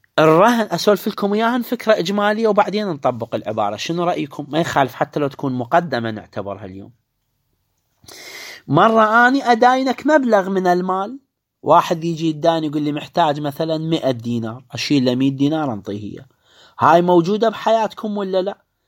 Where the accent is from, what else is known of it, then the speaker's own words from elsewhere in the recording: Iraq; عندنا بالعراق اسمه مصرف الرشيد والرافدين